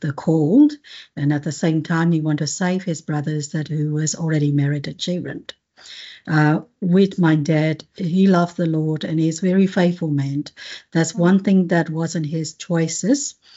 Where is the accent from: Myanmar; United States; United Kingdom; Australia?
Myanmar; Yangon, Yangon Region; I was born in Yangon, and Yangon is from Myanmar, and my father has come from India. So I was born and growing up in Burmese Indian culture community, and both of my parents are Salvation Army officers